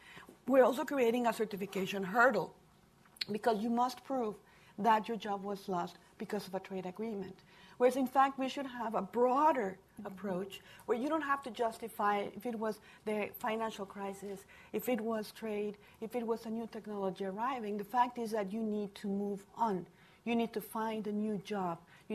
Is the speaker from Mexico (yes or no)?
yes; Mexico; now in United States; I was not born in this country. I come from Mexico